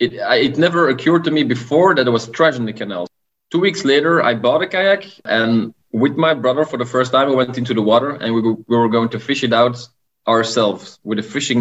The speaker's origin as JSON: {"language": "English", "region": "Brussels", "country": "Belgium", "tie": "born or raised there", "second_language": "English", "said": "I'm from Brussels. I was born and raised here"}